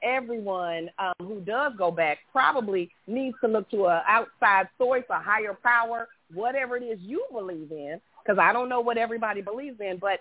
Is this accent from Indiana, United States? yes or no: yes; Indiana, United States; I'm from Indiana, so I don't know.